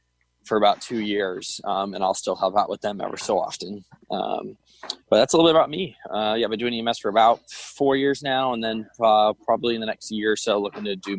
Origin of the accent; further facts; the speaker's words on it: Washington, District of Columbia, United States; also born or lived in Connecticut; I'm from Washington, D.C. originally. I went to Salisbury High School up in Connecticut after going to middle school in D.C.